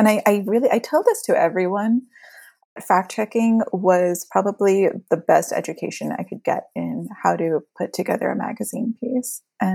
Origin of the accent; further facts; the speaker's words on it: California, United States; In a very small town in the Central Valley in California.